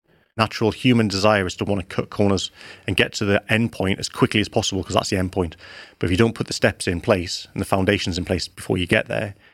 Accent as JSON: {"language": "English", "town": "Newcastle upon Tyne", "region": "North East England", "country": "United Kingdom", "tie": "born or raised there", "said": "Well, I grew up in Newcastle and you can't not love football."}